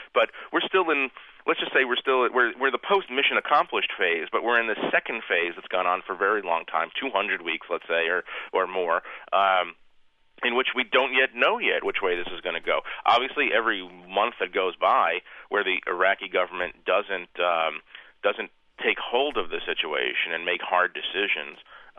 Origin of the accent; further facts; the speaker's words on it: United States; Oh, yeah. I'm American, you know.